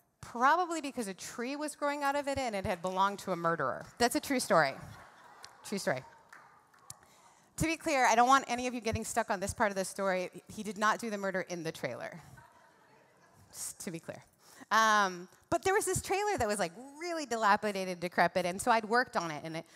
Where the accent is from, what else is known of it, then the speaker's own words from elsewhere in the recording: Canada; I grew up in Canada, should have said that first.